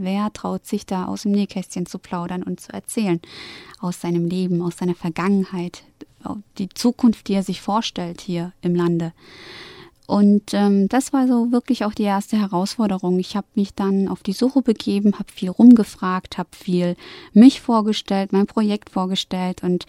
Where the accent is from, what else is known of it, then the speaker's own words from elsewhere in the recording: Germany; das Herkunftsland meiner Eltern ist die Türkei, aber meine Heimat und mein Zuhause ist hier in Deutschland.